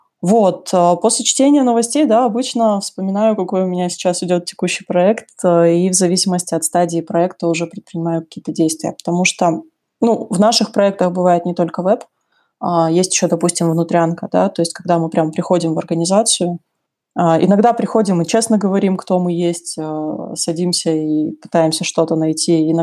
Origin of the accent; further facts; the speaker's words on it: Astana, Kazakhstan; когда я в Астану вернулась, я родом из Казахстана, из Астаны, из Нур-Султана, простите, нас переименовали.